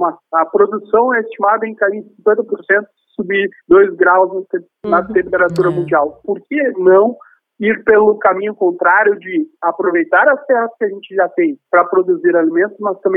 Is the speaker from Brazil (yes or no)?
yes; Brazil; como brasileiro, acho que somos muito criativos